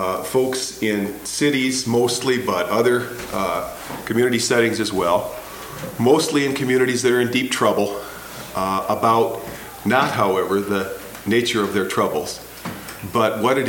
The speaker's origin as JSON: {"language": "English", "town": "Chicago", "region": "Illinois", "country": "United States", "said": "I'm here from Chicago for a period of time"}